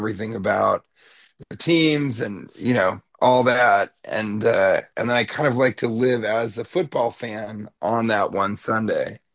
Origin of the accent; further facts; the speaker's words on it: Denver, Colorado, United States; But because I'm from Denver, I can make fun of them in a way that, you know, other people can't.